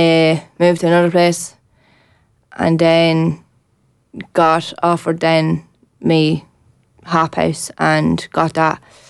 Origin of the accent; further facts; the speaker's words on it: Dundalk, Leinster, Ireland; I moved from Dundalk to a country, out to country, and that was one of the biggest mistakes that ever happened to me